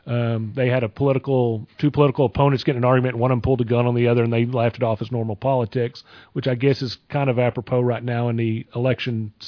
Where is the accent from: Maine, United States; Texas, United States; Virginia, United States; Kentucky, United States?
Texas, United States; Fort Worth; I grew up in Fort Worth.